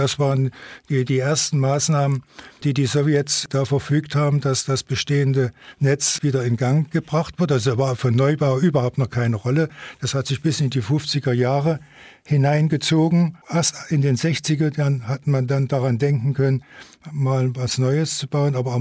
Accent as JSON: {"language": "German", "town": "Limbach", "region": "Saxony", "country": "Germany", "tie": "born or raised there", "said": "Und dann wurde der Verkehr bei uns in Limbach an der Hohensteiner Straße vorbeigeführt. Und da setzten wir uns oder hockten uns vor die Fenster"}